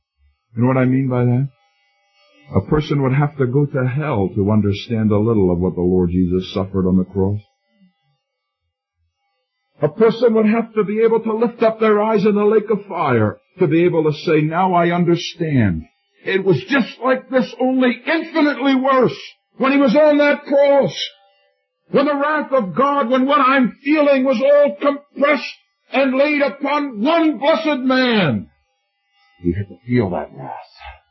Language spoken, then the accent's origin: English; United States; I'm aware that as an American, somehow, in some illogical way, that war was necessary supposedly for my country, and that those men apparently died for me.